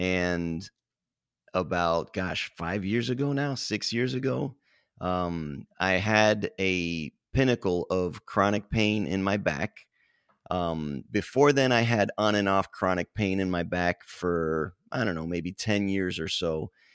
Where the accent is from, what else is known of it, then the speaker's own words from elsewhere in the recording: Miami, Florida, United States; And I was in Texas, so I'm from Miami.